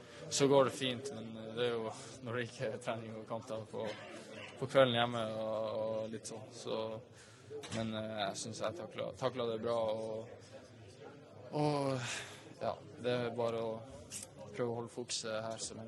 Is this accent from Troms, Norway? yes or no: yes; Tromsø, Troms, Norway; jeg er jo født og oppvokst i Tromsø